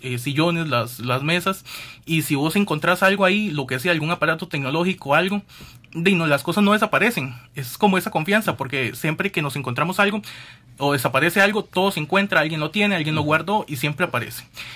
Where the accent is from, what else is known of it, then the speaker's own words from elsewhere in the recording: Golfito, Puntarenas, Costa Rica; En mi caso, por ejemplo, yo que soy de Golfito, soy una historia normal, porque vivo a escasos 10 minutos del campus